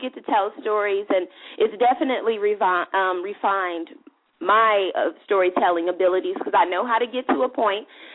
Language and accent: English; Inditam, Cameroon; I'm from Cameroon and the village called Inditam, mm-hmm. and I'm from the Tikar tribe.